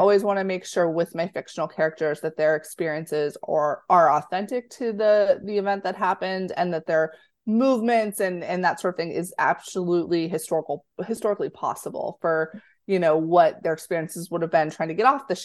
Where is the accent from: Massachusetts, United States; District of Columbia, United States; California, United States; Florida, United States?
Florida, United States; I'm originally from Florida, so learning more about Florida history is always really fascinating to me.